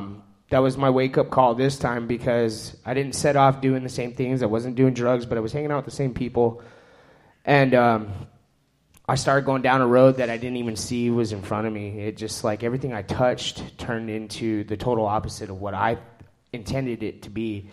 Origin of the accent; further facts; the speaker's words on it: Arizona, United States; I'm born and raised in Arizona.